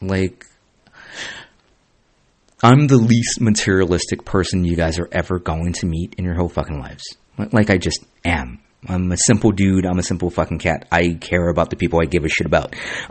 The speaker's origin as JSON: {"language": "English", "town": "Santa Ana", "region": "California", "country": "United States", "tie": "born or raised there", "said": "And I grew up in Santa Ana, California, guys."}